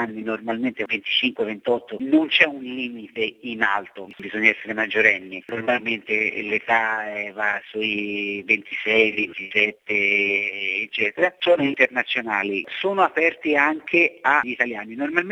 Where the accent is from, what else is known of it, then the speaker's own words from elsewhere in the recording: Prato, Tuscany, Italy; Io sono di Prato, pertanto come zona pretese ne facciamo tre.